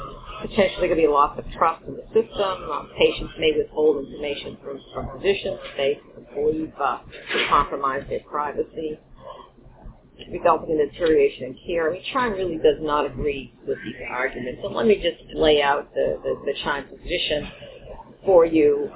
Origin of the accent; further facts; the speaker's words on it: Virginia, United States; My home state, Virginia, the Department of Health has created a master patient index